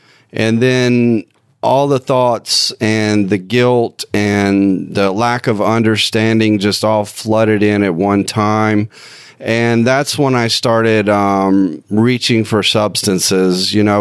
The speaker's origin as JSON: {"language": "English", "town": "Concord", "region": "North Carolina", "country": "United States", "said": "I'm 39 years old. I'm from Concord, North Carolina."}